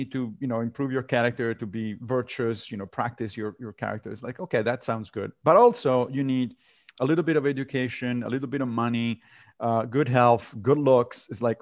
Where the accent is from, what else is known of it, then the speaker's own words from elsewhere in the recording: Rome, Lazio, Italy; I grew up Catholic because I grew up in Rome, in Italy. But I left the church when I was a teenager